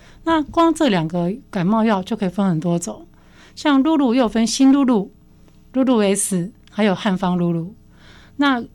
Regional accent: Taiwan; 那我们台湾人是没有这样子的文化了，不过我们台湾的老一辈人很喜欢吃

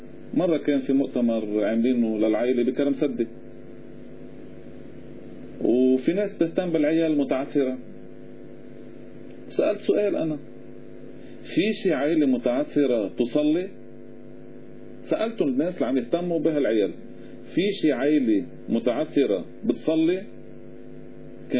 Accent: North Governorate, Lebanon; أنا مضيع اسم عبدين قضاء بشري، ضيعتنا تبقى قديما

